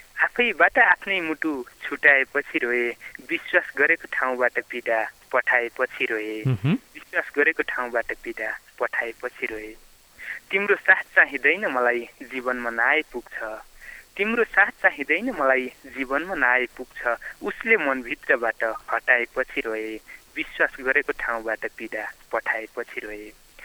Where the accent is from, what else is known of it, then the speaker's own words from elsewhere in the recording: Karnali Province, Nepal; जाजरकोटको थाला रेकर भटाई।